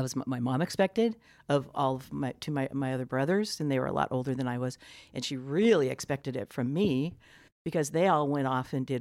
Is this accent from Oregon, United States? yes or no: no; California, United States; I had, growing up in Southern California, a bunch of my friends were Jewish.